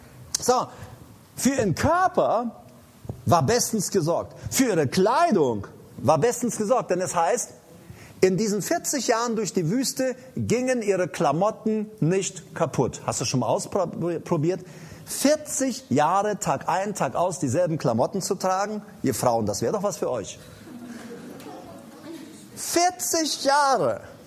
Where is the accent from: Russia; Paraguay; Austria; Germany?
Paraguay; bei uns in Paraguay, da wo ich herkomme, hielten die schon lang.